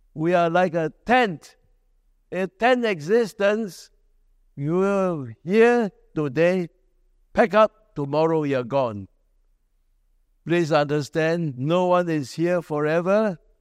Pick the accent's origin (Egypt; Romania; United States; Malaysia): Malaysia; also born or lived in Australia; now in Singapore; I came from Malaysia and I became PR Singapore. I even went to Australia, became PR Australia.